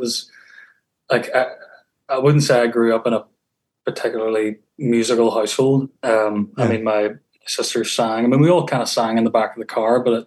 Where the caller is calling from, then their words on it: Belfast, Northern Ireland, United Kingdom; So, I'm here. I'm still based in Belfast.